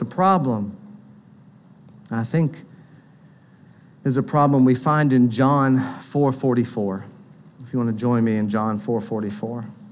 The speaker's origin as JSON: {"language": "English", "country": "United States", "said": "Well, I'm an American. I've always been a Christian."}